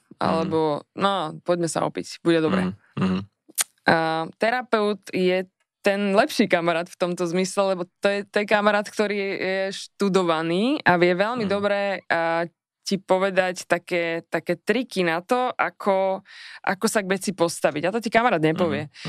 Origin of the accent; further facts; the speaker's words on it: Súľov, Žilina Region, Slovakia; asi to, že som fakt že zo Sulovských skál a tam som už ako dieťa liezla